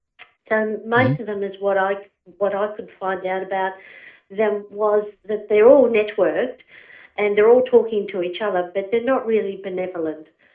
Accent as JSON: {"language": "English", "town": "Blue Mountains", "region": "New South Wales", "country": "Australia", "tie": "born or raised there", "said": "And I grew up in the Blue Mountains, which is just outside of Sydney, and it's completely honeycombed."}